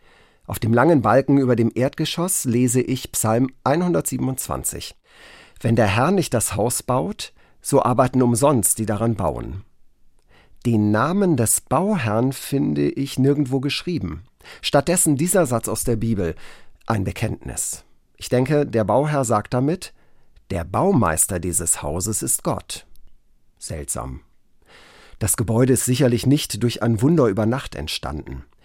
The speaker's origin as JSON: {"language": "German", "town": "Korbach", "region": "Hesse", "country": "Germany", "tie": "born or raised there", "said": "In meiner Heimatstadt stehen viele Fachwerkhäuser. Aufgewachsen bin ich im nordhessischen Korbach."}